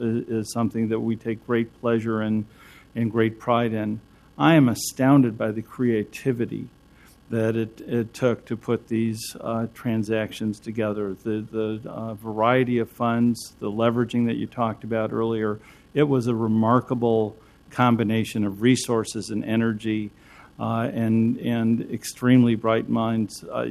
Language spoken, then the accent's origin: English; Detroit, Michigan, United States; now in Portland, United States; I'm a kid from Detroit, Michigan, and I spent my youth there. And I'm sad to say it's not the city that I grew up in anymore. I've lived in Portland for almost 40 years.